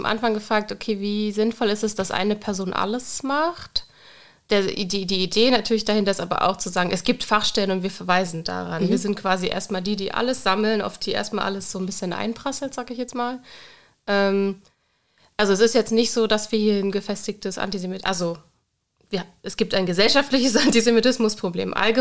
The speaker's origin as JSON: {"language": "German", "town": "Magdeburg", "region": "Saxony-Anhalt", "country": "Germany", "tie": "born or raised there", "also_born_or_lived": "Potsdam", "moved": "as an adult", "said": "Ich bin in Magdeburg geboren und aufgewachsen und zur Schule gegangen, dann zum Studium nach Potsdam gegangen."}